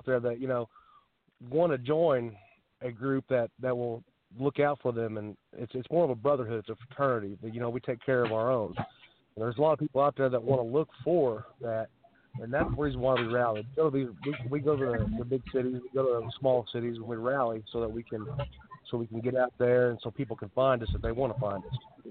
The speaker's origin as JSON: {"language": "English", "region": "Indiana", "country": "United States", "tie": "born or raised there", "said": "But, I was born and raised in Indiana."}